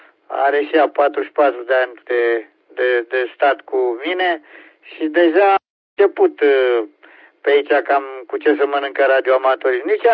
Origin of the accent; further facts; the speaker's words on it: Gorj County, Romania; nici noi nu suntem, practic, olteni, suntem gorjeni